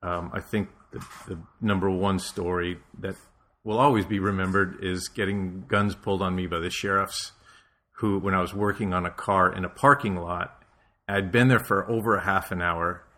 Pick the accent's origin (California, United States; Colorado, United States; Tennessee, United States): California, United States; Los Angeles; No, I grew up in Silver Lake up in L.A.